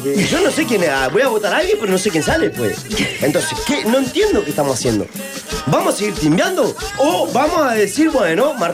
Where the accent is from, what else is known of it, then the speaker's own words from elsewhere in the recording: Uruguay; Eso es lo que hicimos como uruguayo.